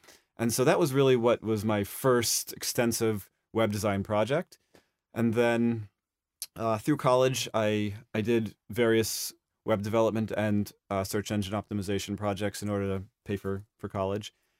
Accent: Buffalo, New York, United States; also born or lived in Los Angeles; I was born in L.A., in Culve

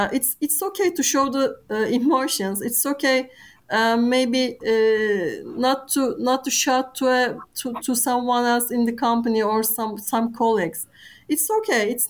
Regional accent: Turkey; maybe I come from Turkey. It's a country that is very different from the most European countries.

